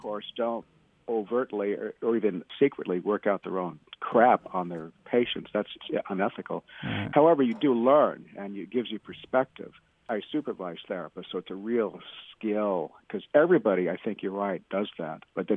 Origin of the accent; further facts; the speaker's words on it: California, United States; I'm from California.